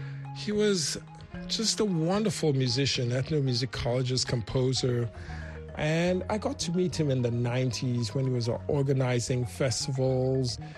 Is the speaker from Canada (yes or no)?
no; Ghana; Growing up in Ghana, I attended Achimota Primary and Secondary School